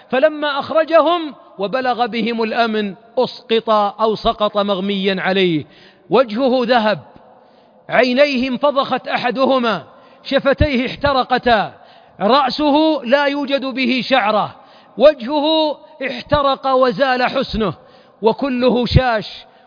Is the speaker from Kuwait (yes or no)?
no; Najd, Saudi Arabia; عندنا في نجد مثل نعرفه جميعا